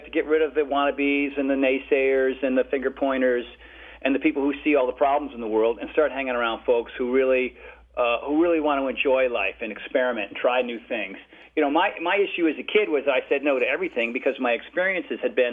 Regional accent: Connecticut, United States; also born or lived in Rhode Island; now in California, United States; When I grew up in Connecticut and Rhode Island, I don't know, I was sad and I was depressed

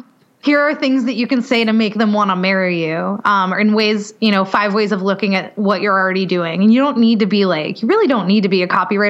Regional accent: New England, United States; because I'm from Patriot country. I'm sorry. I'm already sorry about it.

